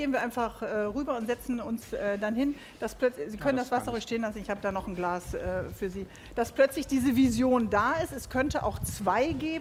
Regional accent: Bremen, Germany; das wissen wir hier als Bremer natürlich

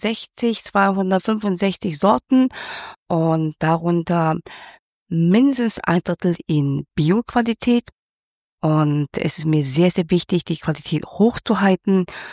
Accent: Hong Kong; also born or lived in Germany / Berlin, Germany; Und zwar bin ich in Deutschland geboren, aber in China, das heißt in Hongkong, aufgewachsen. Dort bin ich also zur Schule gegangen. Und dann kam ich zurück nach Deutschland und habe in Berlin erstmal einige Jahre gelebt, um dort zu studieren.

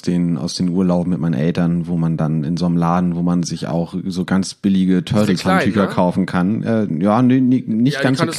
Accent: Hamburg, Germany; Und wir nun als Hamburger Vertreter, also es wurde gesagt, hinterher erinnere ich, dass man dir das sehr doll anhört, dass du aus Hamburg stammst und mir nicht.

